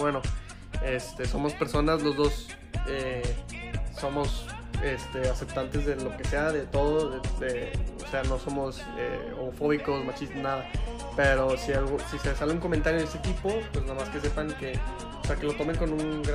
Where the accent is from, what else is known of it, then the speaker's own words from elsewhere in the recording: Monterrey, Nuevo León, Mexico; soy de Monterrey